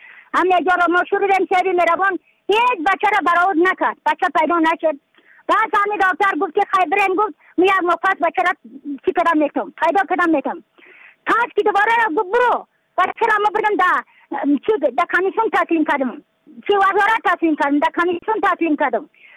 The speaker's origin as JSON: {"language": "Persian", "region": "Badakhshan", "country": "Afghanistan", "said": "از بدخشان هستم، مرکز بدخشان، ولسوالی اقلی پایان"}